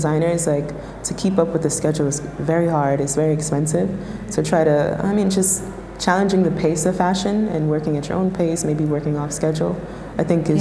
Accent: New York, United States; Well, I'm born and raised in New York, so it's interesting like to have the fashion industry and have a bunch of fashion people in your hometown

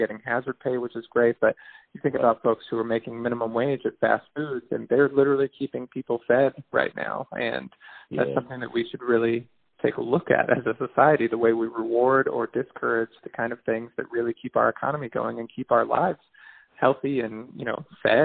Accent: St. Petersburg, Florida, United States; I got my start at my hometown paper in St. Petersburg, and I really value local news.

